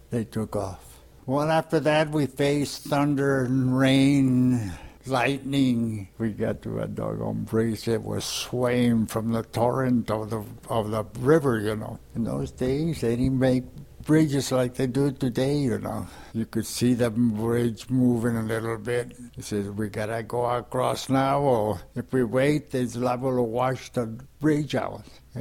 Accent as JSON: {"language": "English", "town": "Seaside", "region": "California", "country": "United States", "tie": "born or raised there", "said": "Well, I grew up in Monterey Seaside."}